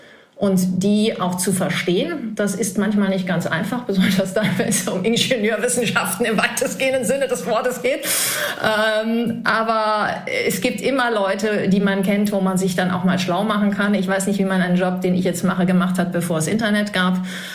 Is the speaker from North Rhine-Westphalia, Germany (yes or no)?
yes; Cologne, North Rhine-Westphalia, Germany; now in Frankfurt, Germany; ich wohne in Frankfurt seit vielen Jahren, als Kölsche natürlich, sozusagen im Exil